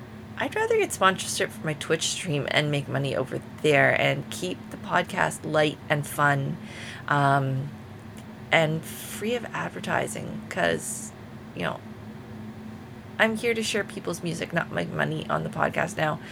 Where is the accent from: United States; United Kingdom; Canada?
Canada; from Canada when I announce myself over there as well.